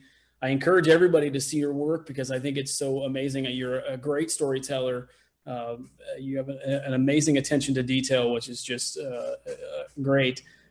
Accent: Kansas, United States; I'm from Kansas originally, so like where I'm from, that's a very typical read for a lot of kids.

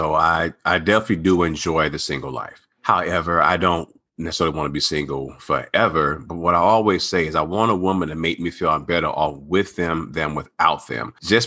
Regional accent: St. Louis, Missouri, United States; also born or lived in New Orleans / New York; I grew up in St. Louis. I trained in New Orleans and New York, and now I'm in Texas.

